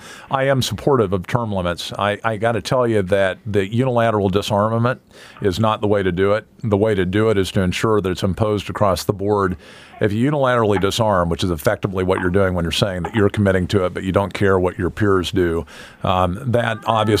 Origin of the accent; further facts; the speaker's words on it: Alaska, United States; I would love to be back in my home state. I've got land in Delta. I've got a farm track down there off of Cummins Road. I'd love to be down there hanging out and enjoying Alaska